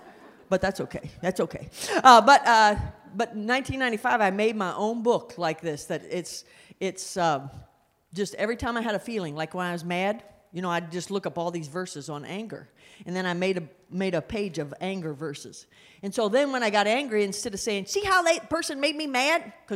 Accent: West Virginia, United States; And we're from West Virginia.

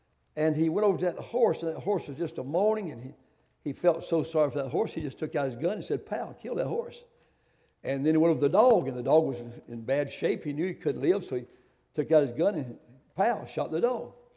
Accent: Mount Airy, North Carolina, United States; and I grew up in the Mount Airy area in a tobacco patch, and of course, as a long time ago

